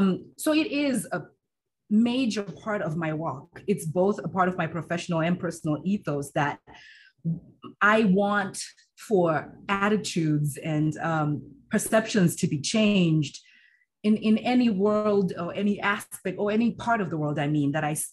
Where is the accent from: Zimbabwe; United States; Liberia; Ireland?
Zimbabwe; So I, growing up in Zimbabwe